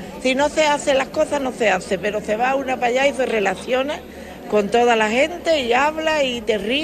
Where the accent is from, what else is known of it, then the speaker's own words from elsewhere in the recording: Huelva, Andalusia, Spain; Soy de Huelva y Huelva muy chico.